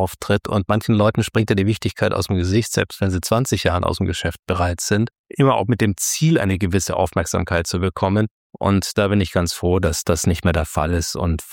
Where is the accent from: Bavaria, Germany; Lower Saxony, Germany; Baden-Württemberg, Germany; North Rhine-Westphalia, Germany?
Bavaria, Germany; Munich; born there; ich bin in München geboren, weil meine Mutter auf dem Weg nach Franken es nicht erwarten konnte. Und sonst wäre ich wahrscheinlich in Franken in der Nähe von Kulmbach geboren.